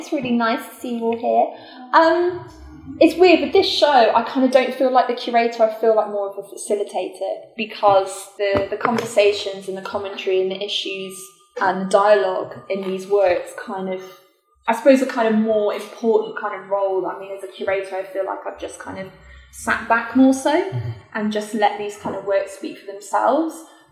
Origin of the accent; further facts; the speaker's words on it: United Kingdom; I'm British, you can probably tell. Being in the UK for the last few years before I came here in May 2018